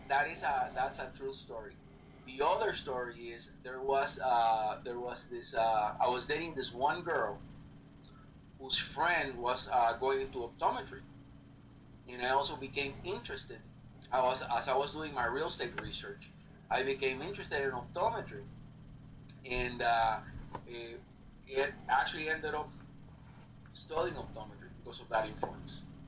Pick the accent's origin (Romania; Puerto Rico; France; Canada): Puerto Rico; also born or lived in Cuba; I grew up in Puerto Rico, actually born in Cuba during the Castro Revolution. Mm-hmm. My parents exiled to Spain, ended up in Florida, but I actually grew up most of my life in Puerto Rico.